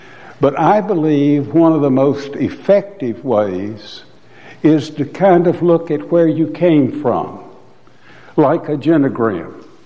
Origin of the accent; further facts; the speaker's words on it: Columbia, Tennessee, United States; It's hard for me, the way I grew up in Columbia, Tennessee.